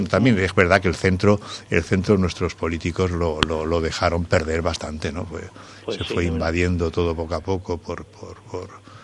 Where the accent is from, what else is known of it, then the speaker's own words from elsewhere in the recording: Alicante, Valencian Community, Spain; Pues yo soy alicantino, ¿no?